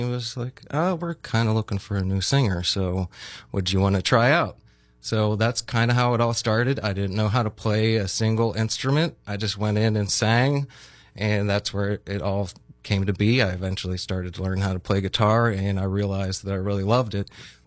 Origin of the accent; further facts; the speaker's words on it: Butler, Pennsylvania, United States; Yes, I grew up in Butler. I graduated high school in Butler. I lived in Pittsburgh for a little while, but mostly I've been here